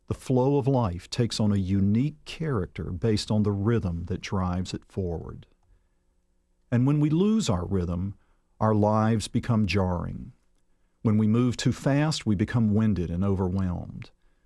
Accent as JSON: {"language": "English", "town": "Atlanta", "region": "Georgia", "country": "United States", "tie": "born or raised there", "said": "It happened in my hometown of Atlanta with the Olympics a decade ago."}